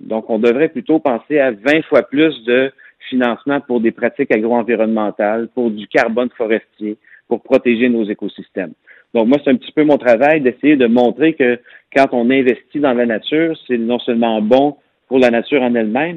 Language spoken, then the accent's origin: French; Quebec, Canada; à quoi ça sert de faire des interventions chez nous au Québec